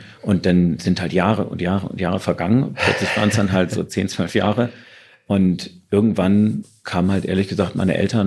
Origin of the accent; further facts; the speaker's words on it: Hamburg, Germany; ey, Hamburg, große Stadt, ich komme aus dem Vorort von Hamburg